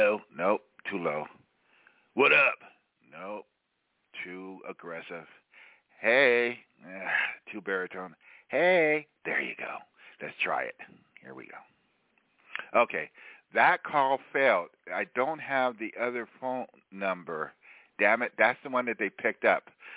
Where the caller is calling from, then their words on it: Tampa, Florida, United States; I'm calling from Tampa, Florida.